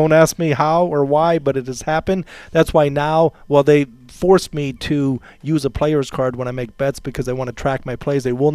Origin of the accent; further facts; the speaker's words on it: Iowa, United States; Again, being from the Midwest, born and raised in Iowa, no love lost between Nebraska and Iowa